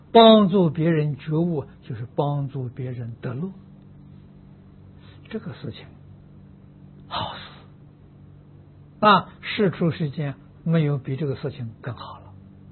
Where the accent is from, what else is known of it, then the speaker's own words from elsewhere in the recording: Anhui, China; moved away; 我们家乡属于桐城派的地盘，所以农村里面都有私塾啊